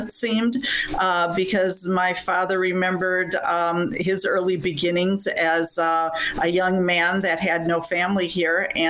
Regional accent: Milwaukee, Wisconsin, United States; But we grew up in Milwaukee. We were a family with, my parents, and then we are four siblings.

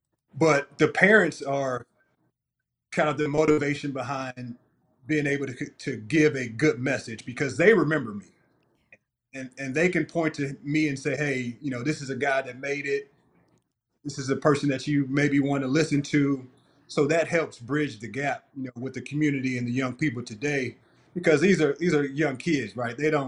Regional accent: St. Louis, Missouri, United States; Well, I'm a hometown kid, born and raised in St. Louis. This has always been home for me, even through the cities that I played in.

